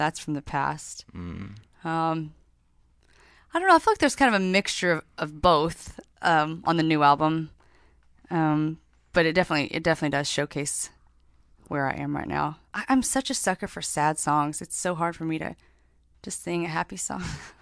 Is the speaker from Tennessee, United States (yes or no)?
yes; Knoxville, Tennessee, United States; now in Nashville, United States; Yes, I live in Nashville. I'm from Knoxville, but live in Nashville.